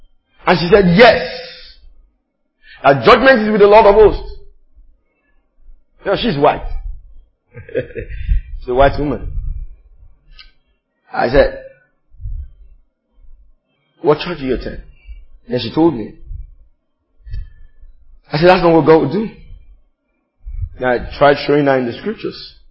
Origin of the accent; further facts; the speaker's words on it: Nigeria; The way you're brought up, including myself, I'm Nigerian.